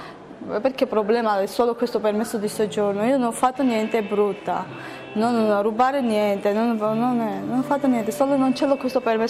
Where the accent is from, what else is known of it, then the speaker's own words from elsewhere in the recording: Georgia; Italian is a second language; now in Italy; Io sono georgiana. Georgia.